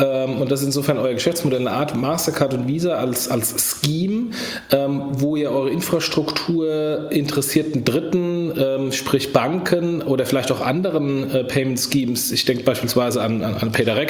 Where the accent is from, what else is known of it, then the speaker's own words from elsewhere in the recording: Frankfurt, Hesse, Germany; Ja, da hake ich hier als Frankfurter.